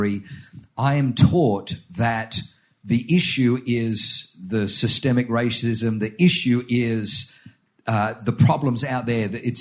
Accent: Australia; Leanne and I grew up in Australia

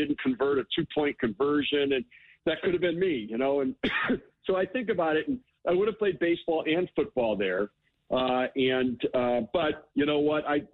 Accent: Detroit, Michigan, United States; You know, I was from Detroit.

